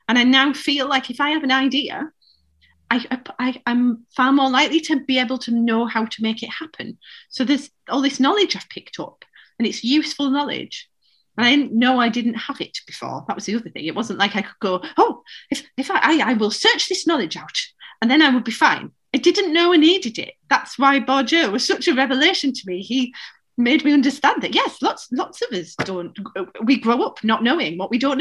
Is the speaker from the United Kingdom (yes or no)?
yes; Northern England, United Kingdom; accent: Northern; I get some leeway because of my Northern accent and my Northernness